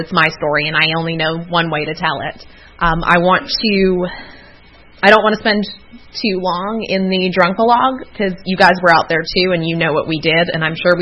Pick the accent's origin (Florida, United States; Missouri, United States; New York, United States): Florida, United States; Palm Beach; I'm from Palm Beach, Florida